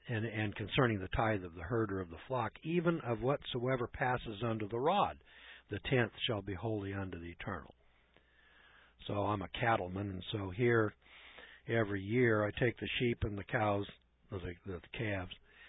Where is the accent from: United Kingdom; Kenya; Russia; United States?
United Kingdom; Scotland; I was born out of the tribe of Judah, and I'm a Scotsman.